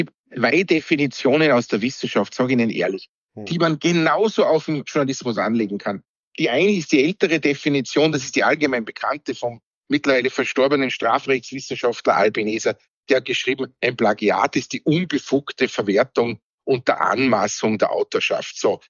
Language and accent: German; Austria; ich hoffe, ich sage es jetzt als Österreicher richtig